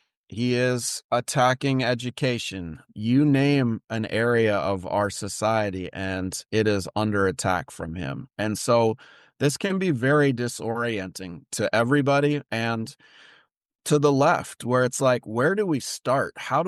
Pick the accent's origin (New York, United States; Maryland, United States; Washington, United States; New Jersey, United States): Washington, United States; in my home state of Washington as well.